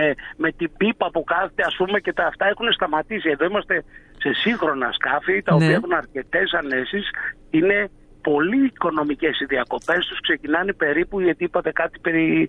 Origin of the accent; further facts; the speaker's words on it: Axos, Crete, Greece; εγώ η καταγωγή μου είναι από την Άξο